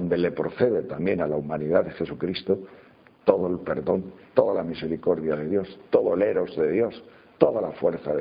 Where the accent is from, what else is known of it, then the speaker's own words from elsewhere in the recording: Sahagún, Castile and León, Spain; Yo me acuerdo que cuando era pequeño, en mi pueblo, en un pueblo donde vivíamos, Sagún de Campos, pues veía películas